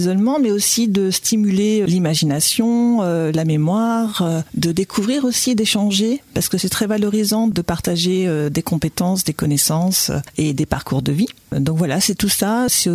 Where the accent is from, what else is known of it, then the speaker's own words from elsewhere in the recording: Alençon, Normandy, France; born there; moi je suis née à Alençon